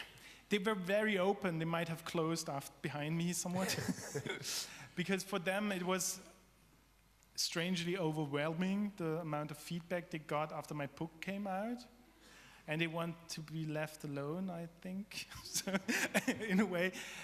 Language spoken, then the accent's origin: English; West Germany, Germany; I'm from West Germany, but now I have a very huge file in this archive